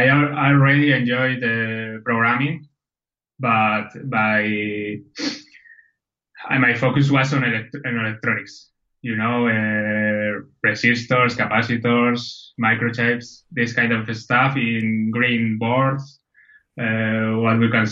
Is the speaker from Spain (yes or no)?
yes; Zaragoza, Aragon, Spain; Actually, I'm from Zaragoza. It's a, if you don't know, it's a city that is placed between Madrid and Barcelona, just in the middle, more or less in the north of Spain, close to the Pyrenees. A great place to live, though.